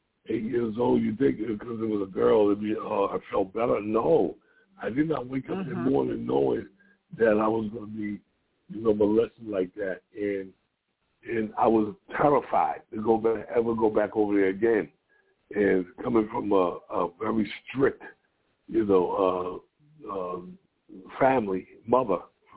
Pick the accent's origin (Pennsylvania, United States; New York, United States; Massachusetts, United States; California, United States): Massachusetts, United States; Boston; moved away as an adult; I was born in Boston, Massachusetts, back in the day in 1960. And I grew up there, and I finally left there after having, I had a couple of children.